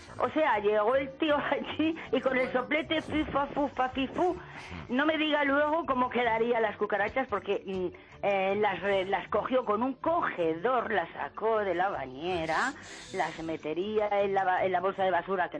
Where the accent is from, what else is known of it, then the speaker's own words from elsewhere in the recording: Valladolid, Castile and León, Spain; compramos un pisito en una de las, digamos, zonas buenas de aquí de Valladolid. Yo soy de Valladolid.